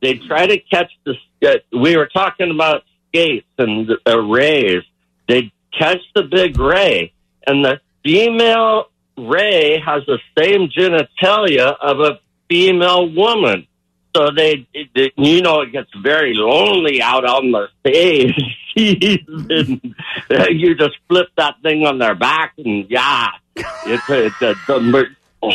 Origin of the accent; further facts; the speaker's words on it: San Fernando Valley, California, United States; now in Newport Beach, United States; My voice is where am I from? The Valley.